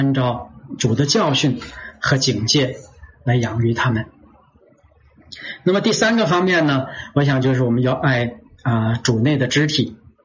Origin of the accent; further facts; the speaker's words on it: China; 我们中国人有两个成语，就说望子成龙望女成凤